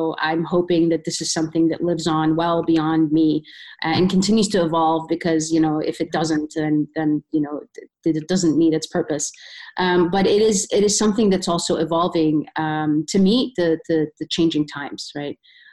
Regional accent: Sudan; I'm originally from Sudan, as you know.

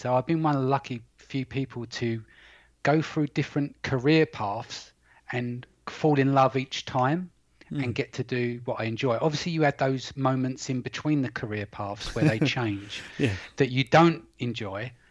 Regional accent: London, United Kingdom; I come from East London. So there's an area where people say where they're Cockneys.

